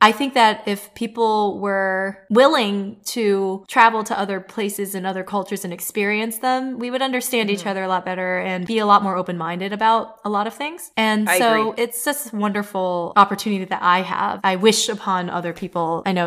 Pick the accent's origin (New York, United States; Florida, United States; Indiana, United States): Indiana, United States; Indianapolis; also born or lived in China; Like growing up in Indiana, especially when I was there, I grew up in Indianapolis for part of my childhood, but a lot of the kids at my school had never been out of the state, let alone the country.